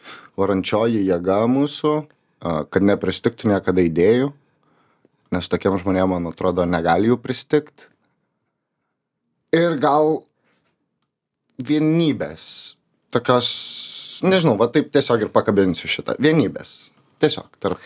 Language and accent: Lithuanian; Kuršėnai, Šiauliai County, Lithuania; Šiaip esu kilęs iš nedidelio miestelio Kuršėnų. Prie Šiaulių yra toks miestelis.